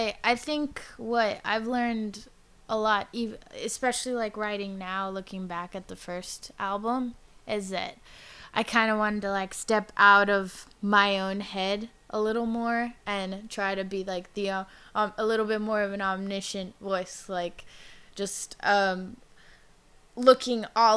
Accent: Los Angeles, California, United States; all the writers and the rock bands that I had never heard growing up in East LA.

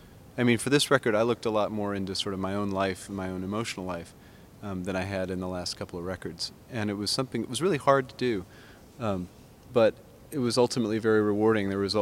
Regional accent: Southeast, United States; Although, you know, for me, I'm not from here. I lived here for a long time, and I'm from the Southeast in general.

